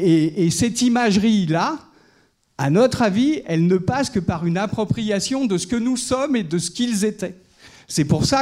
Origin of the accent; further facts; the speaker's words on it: France; Donc, en tant que Français, on est quand même aussi intéressé par la question.